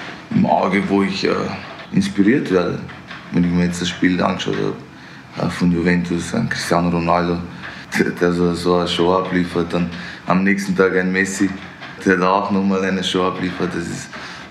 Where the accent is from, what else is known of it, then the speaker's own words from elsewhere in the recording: Vienna, Austria; spiele Fußball und bin ein echter Wiener.